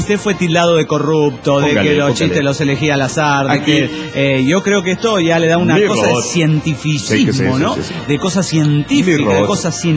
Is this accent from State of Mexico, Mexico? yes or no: no; Oaxaca, Mexico; Hola, ¿qué tal? … de Oaxaca, México.